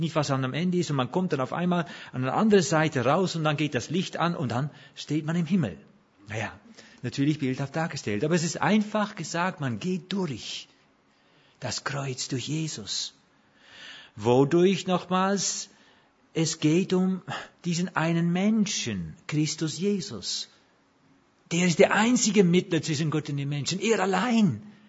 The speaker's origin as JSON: {"language": "German", "country": "Netherlands", "second_language": "German", "lives_now": "Germany", "said": "Ich bin ja Holländer, ich habe schon gesagt."}